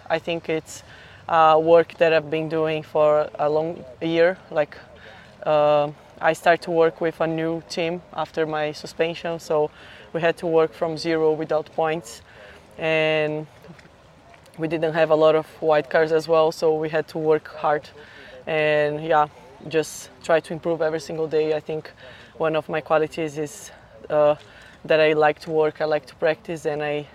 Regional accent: São Paulo, Brazil; English is a second language; I'm from Brazil, São Paulo.

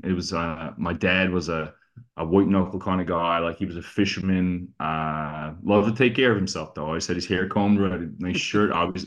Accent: Newfoundland and Labrador, Canada; Like, I love being a Newfoundlander. I'm very proud to be where I'm from. And I think that my heritage and being part of the fishery just keeps me close to home.

